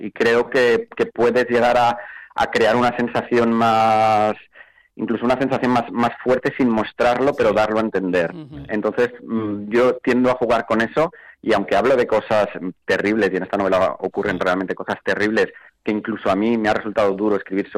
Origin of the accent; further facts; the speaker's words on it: Majadahonda, Community of Madrid, Spain; De Majadahonda. Mi infancia fue en Majadahonda hasta los 18 años y toda mi niñez y todos los recuerdos que yo tengo de donde crecí fue en Majadahonda